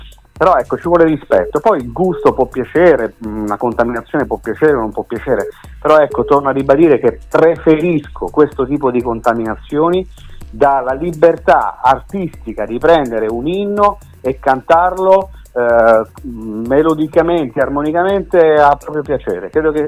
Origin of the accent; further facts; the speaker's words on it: Montesilvano, Abruzzo, Italy; io sono di Montesilvano, in provincia di Pescara. E questo paese, Montesilvano, adesso è una città di 50.000 abitanti